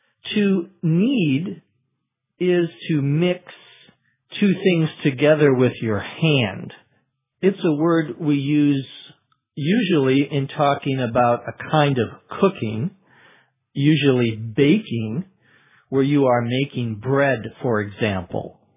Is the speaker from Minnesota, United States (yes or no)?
yes; Minnesota, United States; and my home state of Minnesota.